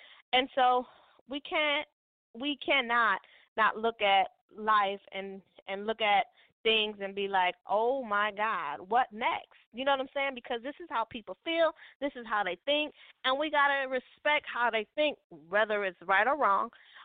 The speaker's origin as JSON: {"language": "English", "region": "Minnesota", "country": "United States", "tie": "born or raised there", "said": "So, I mean, this is in Minnesota, my hometown, but we are Minnesota nice"}